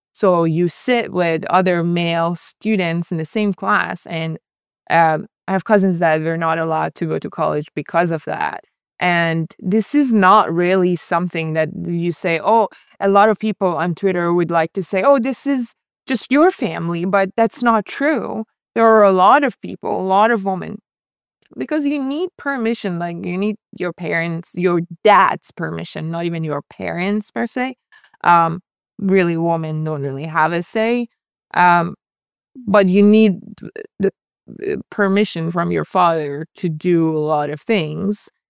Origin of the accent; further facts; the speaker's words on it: Tehran, Tehran Province, Iran; now in United States; I was born and raised in Tehran. I was born into a pretty religious Muslim family, Shia Muslim. And I was a practicing Muslim until I was 18 years old.